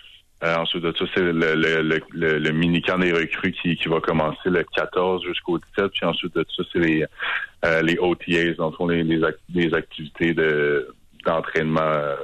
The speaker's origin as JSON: {"language": "French", "region": "Quebec", "country": "Canada", "said": "Que je suis un Québécois de plus dans l'équipe québécoise au Canada."}